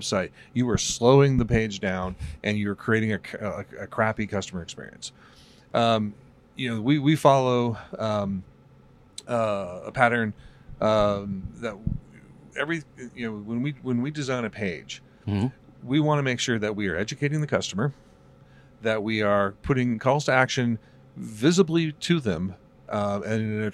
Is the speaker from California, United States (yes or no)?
no; Seattle, Washington, United States; It made me think a little bit about, I'm from Seattle.